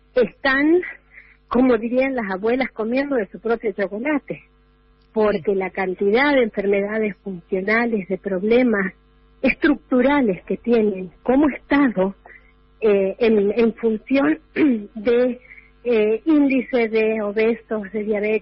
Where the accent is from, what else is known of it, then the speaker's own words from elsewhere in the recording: Argentina; como americanos, como argentinos